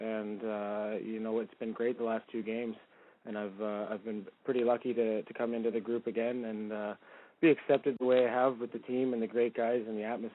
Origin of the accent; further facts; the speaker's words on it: Peterborough, Ontario, Canada; I've been running a hockey camp here back in Peterborough, my hometown.